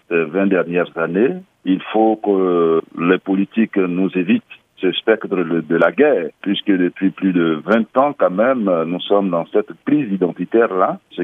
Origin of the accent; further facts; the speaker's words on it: Côte d’Ivoire; nous estimons que nous sommes des Ivoiriens et que la Côte d'Ivoire accueille ici des étrangers qui sont devenus des Ivoiriens